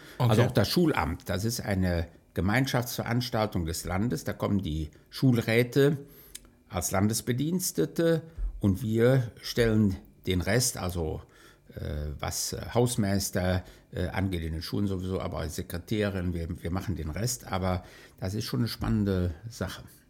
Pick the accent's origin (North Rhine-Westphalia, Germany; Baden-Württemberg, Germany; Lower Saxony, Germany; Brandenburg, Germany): North Rhine-Westphalia, Germany; Troisdorf; zum einen komme ich aus Troisdorf-Müllekofen, das ist der kleinste Ort in Troisdorf